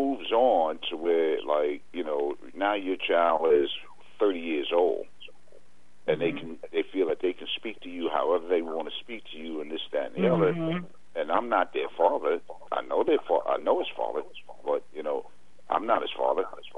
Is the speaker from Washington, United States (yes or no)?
no; New York, United States; Now, I'm from New York. And, you know, when I grew up in a building, not the projects, but a big apartment building